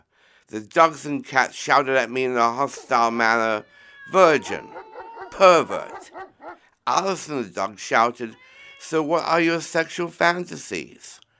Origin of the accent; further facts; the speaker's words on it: Edmonton, Alberta, Canada; now in United Kingdom; I grew up in Edmonton, Alberta, Canada.